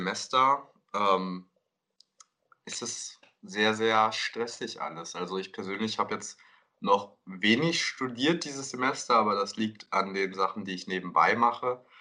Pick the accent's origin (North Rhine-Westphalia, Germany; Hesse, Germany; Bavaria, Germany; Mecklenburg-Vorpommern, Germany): North Rhine-Westphalia, Germany; Kerpen; moved away as an adult; now in Berlin, Germany; Ich komme ursprünglich aus Kerpen im Rheinland, bin jetzt aber vor 2 Jahren nach Berlin gezogen, um hier Pharmazie zu studieren